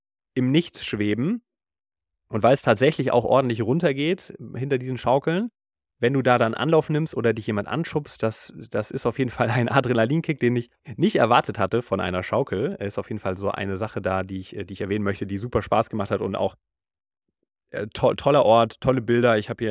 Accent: Hesse, Germany; wie man es vielleicht bei uns auf dem Feldberg kennt, im Taunus, wo ich herkomme.

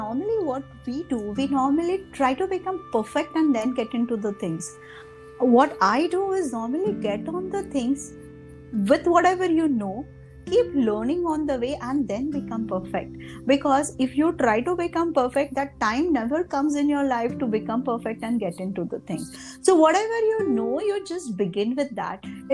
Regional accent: Mumbai, Maharashtra, India; I have been born and brought up in Mumbai. So my education happened in two different locations. Part of it happened in Girgaon, part of it happened in Parel, Prabhadevi.

